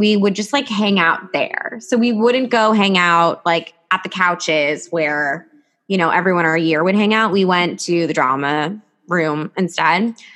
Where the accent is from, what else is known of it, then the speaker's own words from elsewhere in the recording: New Jersey, United States; now in New York, United States; Because I'm from New Jersey, so I moved to the city right away.